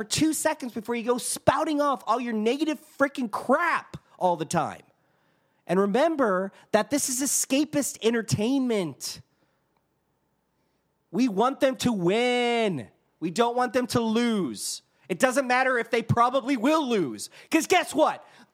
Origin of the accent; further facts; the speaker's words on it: Green Bay, Wisconsin, United States; born there; I was born in Green Bay